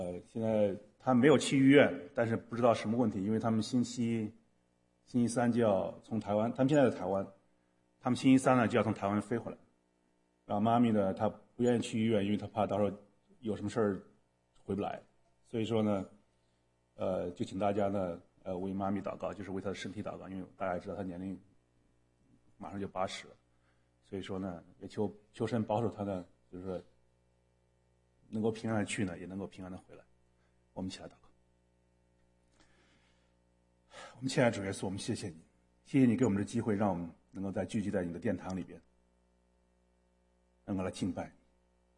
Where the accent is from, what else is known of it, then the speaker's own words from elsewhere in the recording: Luoyang, Henan, China; 你像在我的家乡呢，就是说非常有名的地方呢